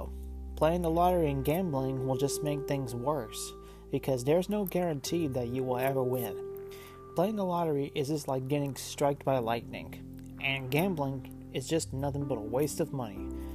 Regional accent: Anarito, Arkansas, United States; my hometown of Anarito, Arkansas, and a community of Parker's Chapel, Arkansas.

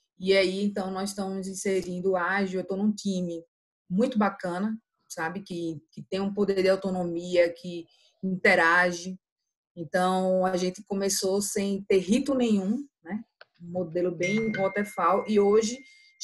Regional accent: Recife, Pernambuco, Brazil; moved away as an adult; now in Belo Horizonte, Brazil; Sou de Recife, né? Como o Ibson mencionou. Porém, eu vim morar aqui em BH, Belo Horizonte, uma oportunidade de emprego em julho de 2018 e continuo por aqui

